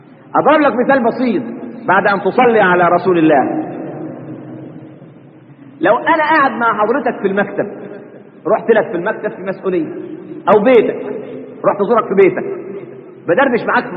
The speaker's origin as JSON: {"language": "Arabic", "country": "Egypt"}